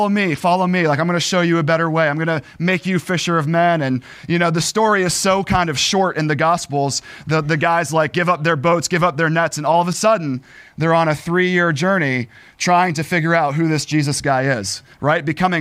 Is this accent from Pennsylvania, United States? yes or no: yes; Pennsylvania, United States; So, originally, I'm from Western Pennsylvania. After college, my wife Kim and I moved down to the Pittsburgh area.